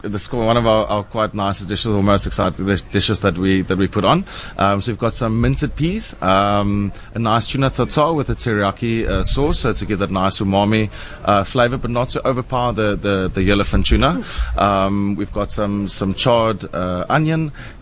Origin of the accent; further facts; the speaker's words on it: Stellenbosch, Western Cape, South Africa; I grew up in Stellenbosch and been working in the sort of Stellenbosch winelands on different restaurants.